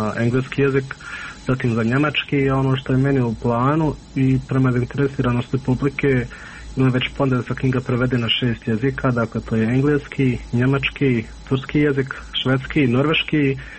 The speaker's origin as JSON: {"language": "Bosnian", "town": "Miljevina", "region": "Republika Srpska", "country": "Bosnia & Herzegovina", "said": "mi smo svi gore iz Miljevine."}